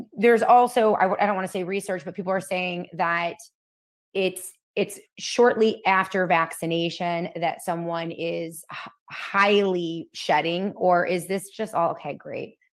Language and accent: English; Rochester, New York, United States; groups here in Rochester, New York, to save people and get them out of hospitals right here in my hometown.